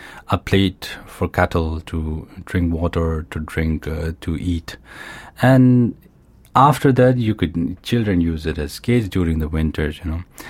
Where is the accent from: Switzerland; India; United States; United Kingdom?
India; Ladakh; English is a second language; I remember as a kid growing up on Zanskar, we hardly used to see anything mechanical, you know.